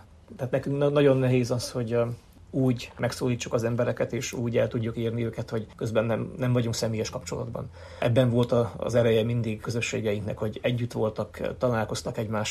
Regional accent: Transylvania, Romania; now in United States

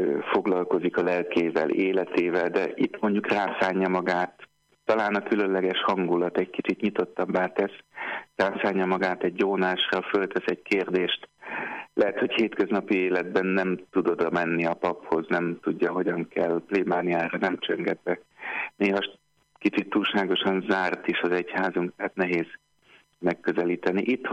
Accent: Hungary; mondtam neki, hogy Magyarországról jöttem

